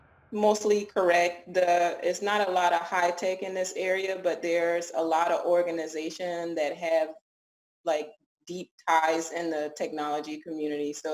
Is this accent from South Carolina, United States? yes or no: yes; South Carolina, United States; But I grew up here in South Carolina, out in the country.